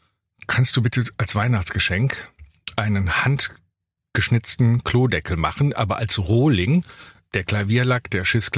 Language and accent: German; Cologne, North Rhine-Westphalia, Germany; Ich komme ja aus Köln